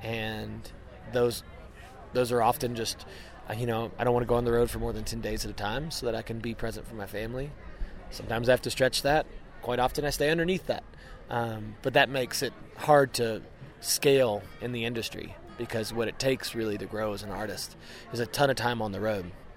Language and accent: English; Lexington, Kentucky, United States; And it started in my hometown of Lexington, Kentucky, and went 330 miles down south to Bonnaroo Music Festival.